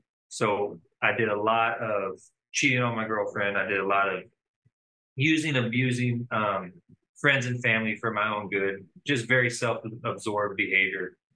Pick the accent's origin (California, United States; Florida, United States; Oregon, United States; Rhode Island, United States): Florida, United States; Fort Myers; Yeah, born and raised in Fort Myers.